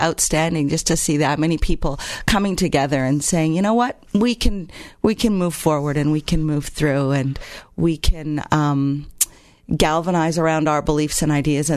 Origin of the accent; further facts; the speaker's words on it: Canada; I'm 53, so I came at the end of the Vietnam War, and I grew up in Canada, too